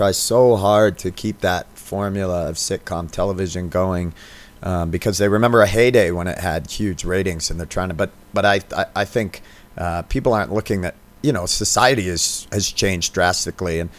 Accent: Maine, United States; You find that in Maine. I mean, growing up in Maine, I haven't heard that.

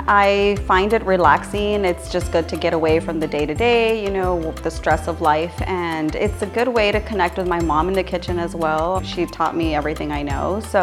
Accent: McAllen, Texas, United States; I was born and raised in McAllen, so there's a sense of pride when it comes to informing our community of everything that McAllen has to offer

